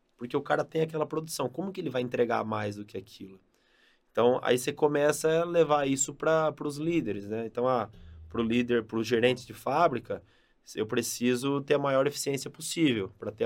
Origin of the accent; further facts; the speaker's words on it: Brazil; eu como comunicação e empreendedorismo também, como brasileiro não podia deixar